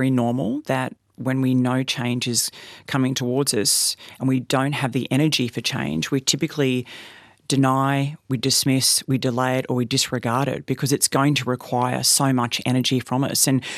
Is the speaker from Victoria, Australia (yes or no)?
no; Goondiwindi, Queensland, Australia; We grew up in Gundawindi. I'm one of 3 girls.